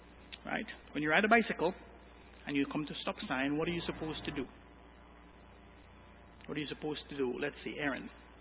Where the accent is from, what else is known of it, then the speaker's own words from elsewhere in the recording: Trinidad & Tobago; when I was growing up in Trinidad